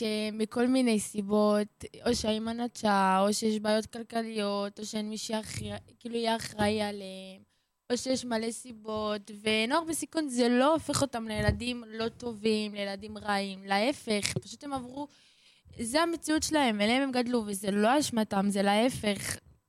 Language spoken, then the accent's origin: Hebrew; Beersheba, Southern District, Israel; מבאר שבע.